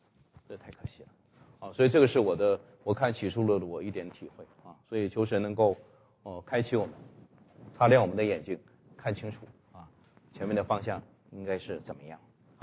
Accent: China; 那从这个角度，我是觉得对我们中国人，我特别讲到对中国人在福音上

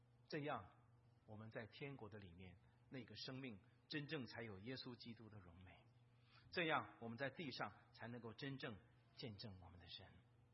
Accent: China; 我每次看见我们中国人信主，我心里面在神面前特别特别大的感恩

